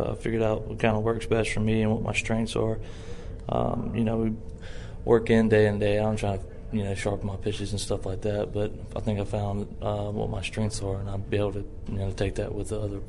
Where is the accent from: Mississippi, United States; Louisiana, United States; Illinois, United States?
Mississippi, United States; I'll be able to, you know, pitch at my home state, Mississippi, and, you know, Starkville's only like 3.5 hours away from my house